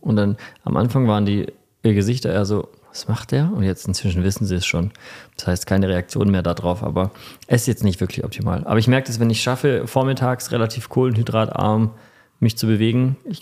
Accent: Stuttgart, Baden-Württemberg, Germany; gerade als Stuttgarter, der im Kessel lebt

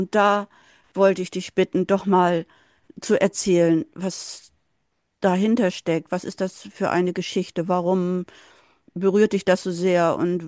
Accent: Bad Pyrmont, Lower Saxony, Germany; Ich bin ja in Bad Pyrmont geboren und aufgewachsen.

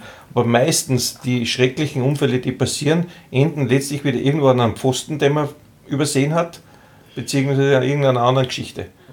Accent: Austria; in den 70er Jahren hat eigentlich erst begonnen bei uns in Österreich der Schulskikurs.

